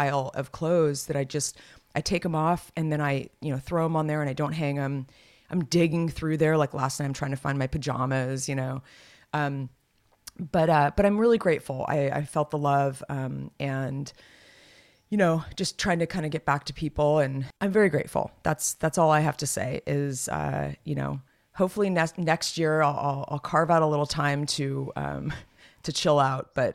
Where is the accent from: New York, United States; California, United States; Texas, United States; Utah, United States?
California, United States; Los Gatos; I have been wooed down to Los Gatos, my hometown, next week for a kind of a little high school reunion